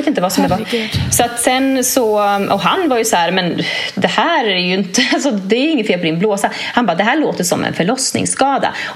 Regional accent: Uppsala, Uppsala County, Sweden; now in Linköping, Sweden; Och sen så åkte jag sen till min hemstad Uppsala.

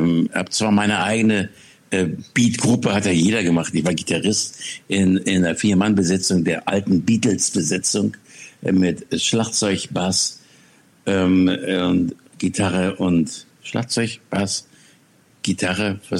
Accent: Schleswig-Holstein, Germany; war mal von Schleswig-Holstein, wo ich groß geworden bin

